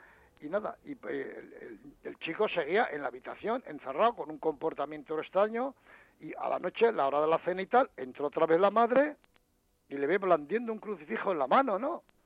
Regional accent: Pamplona, Navarre, Spain; yo soy navarro, de Pamplona, y ocurrió muy cerquita, a unos 10 kilómetros de Pamplona

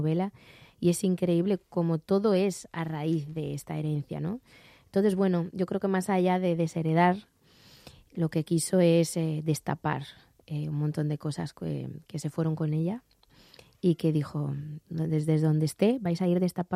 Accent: Madrid, Community of Madrid, Spain; yo soy de Madrid, además muy de Madrid.

